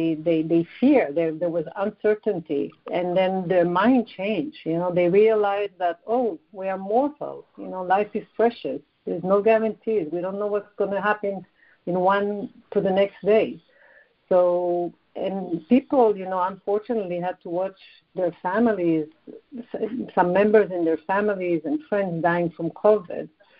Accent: Israel; also born or lived in Belgium / Tokyo / Paris / Laos; now in United States; I was born in Belgium and I grew up in Israel. I also lived in Tokyo, in Paris, and in LA. And now I'm about 20 years in the USA.

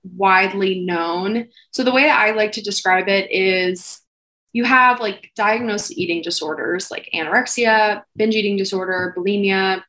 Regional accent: Louisiana, United States; I was telling you, I'm from South Louisiana, and food is like a huge part of our culture.

